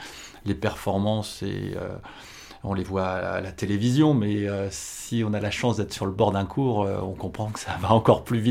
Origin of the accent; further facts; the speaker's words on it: France; on est un peu chauvin, on est français